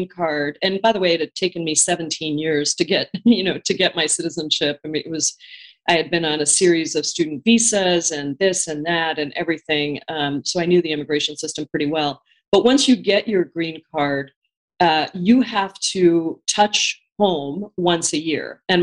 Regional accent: Kerala, India; I spent some time in Kerala, which is my home state.

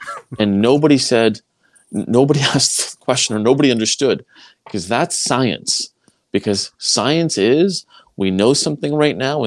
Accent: Quebec, Canada; I came from Quebec.

